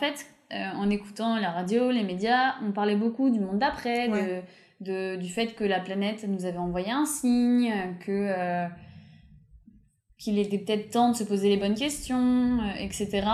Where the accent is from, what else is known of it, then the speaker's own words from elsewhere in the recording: Bourgogne-Franche-Comté, France; ça me parle parce que j'ai grandi dans le Morvan